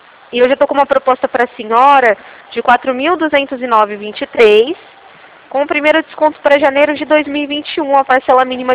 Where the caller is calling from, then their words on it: Presidente Prudente, São Paulo, Brazil; Eu falo de Presidente Prudente